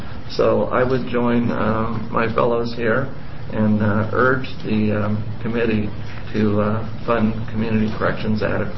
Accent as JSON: {"language": "English", "region": "Oregon", "country": "United States", "said": "I'm from Yamhill County."}